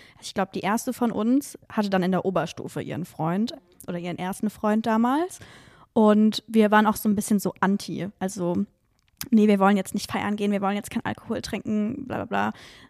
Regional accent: Freiburg, Baden-Württemberg, Germany; Also ich komme auch aus Freiburg, das habe ich euch vorhin erzählt.

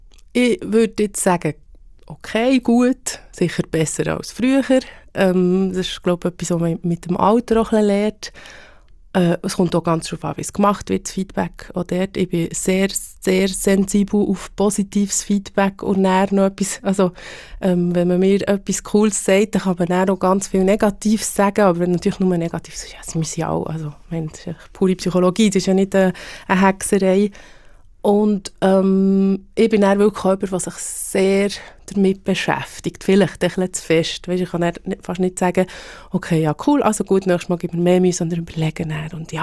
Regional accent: Bern, Switzerland; accent: Bernese German; Ich versuche ja, die Berndeutsche oder unseren Dialekt zu zelebrieren

